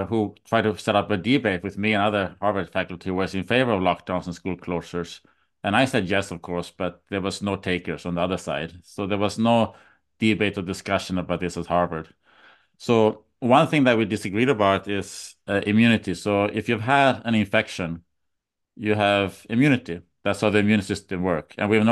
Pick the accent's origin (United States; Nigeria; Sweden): Sweden; I'm from Sweden